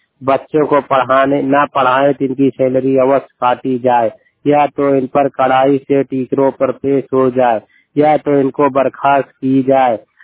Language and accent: Hindi; Chail, Uttar Pradesh, India; चैल कौशाम्बी उत्तर प्रदेश का निवासी हूँ।